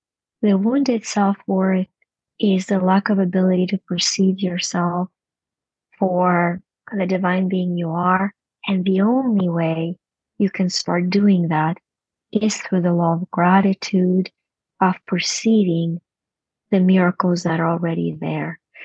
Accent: Ukraine; I was growing up in Ukraine without heat in winter, really, just minimal heat.

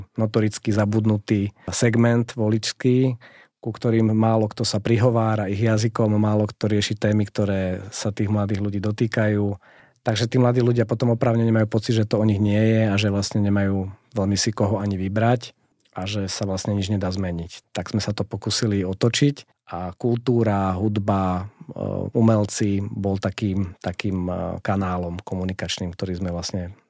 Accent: Banská Štiavnica, Banská Bystrica Region, Slovakia; ja som z Banskej Štiavnice pôvodom. Som z takej idealistickej rodiny.

